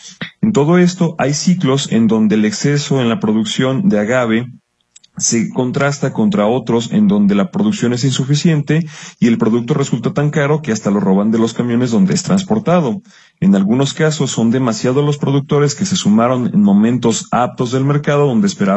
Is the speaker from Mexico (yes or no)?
yes; Mexico; Como mexicanos debemos de sentirnos orgullosos